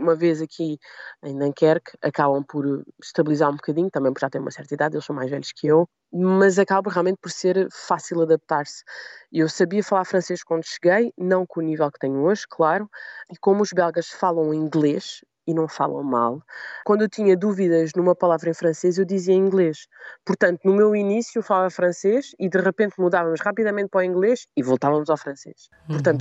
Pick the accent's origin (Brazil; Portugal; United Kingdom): Portugal; Nós temos a mim como portuguesa, temos outros portugueses que já foram embora